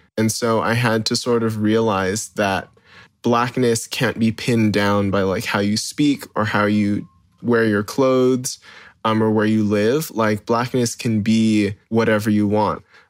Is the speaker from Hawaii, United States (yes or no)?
yes; Hawaii, United States; This one kind of hits home for me because I grew up here in Hawaii.